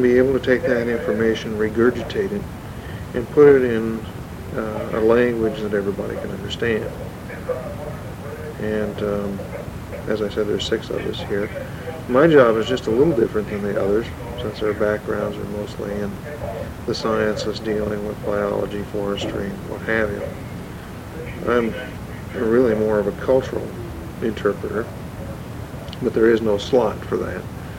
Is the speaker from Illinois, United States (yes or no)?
yes; Decatur, Illinois, United States; Yes, I was born and raised here in Macon County, Decatur, Macon County.